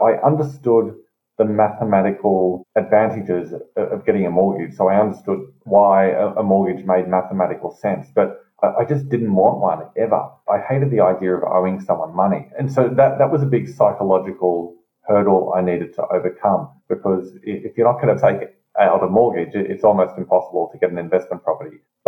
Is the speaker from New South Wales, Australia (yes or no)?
yes; Sydney, New South Wales, Australia; So I'm from Sydney